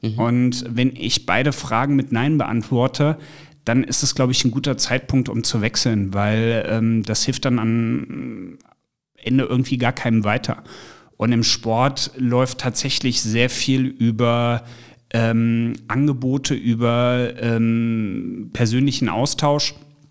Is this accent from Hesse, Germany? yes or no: yes; Kassel, Hesse, Germany; now in Cologne, Germany; Ich komme aus Nordhessen, aus Kassel und da ist sehr viel Upgrade, wenn man nach Köln kommt.